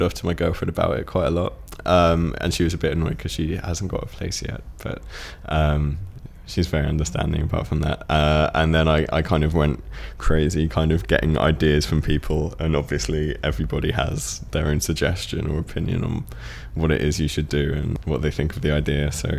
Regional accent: Tadley, South East England, United Kingdom; I was born on 21st of February 1987 and I'm from Tadley, which is in Hampshire, south of England.

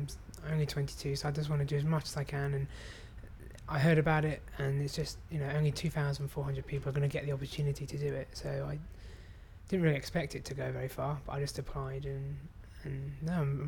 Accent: Winchfield, South East England, United Kingdom; I'm 22 and I'm from Winchfield in Hampshire.

